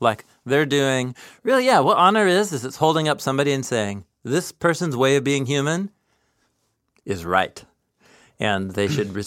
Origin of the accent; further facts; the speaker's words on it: West Coast, United States; Yeah, the cultures that you and I grew up in here on the West Coast of 21st century America, there is still an honor shame element to every culture.